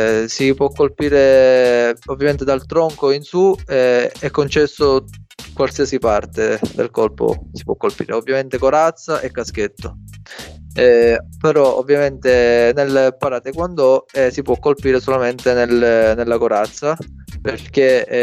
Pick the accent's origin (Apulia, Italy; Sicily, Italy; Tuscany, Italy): Sicily, Italy; Casteldaccia; ho 26 anni e vengo da un paesino a provincia di Palermo, si chiama Casteldaccia